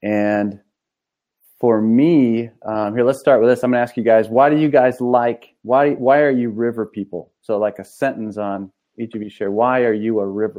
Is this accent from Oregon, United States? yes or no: yes; Eugene, Oregon, United States; Hey, man. … I'm from Eugene.